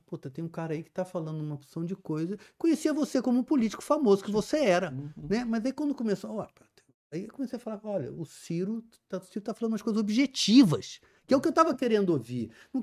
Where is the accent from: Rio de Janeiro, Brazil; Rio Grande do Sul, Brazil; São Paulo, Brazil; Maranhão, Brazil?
Rio de Janeiro, Brazil; Eu sou do Rio de Janeiro, então eu falo desse.